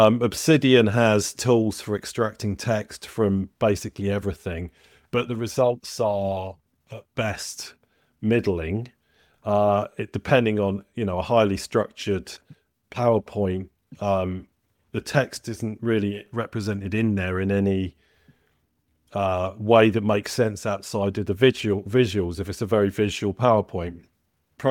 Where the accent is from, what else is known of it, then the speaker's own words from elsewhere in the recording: London, United Kingdom; accent: soft Cockney; it's actually quite good with my soft Cockney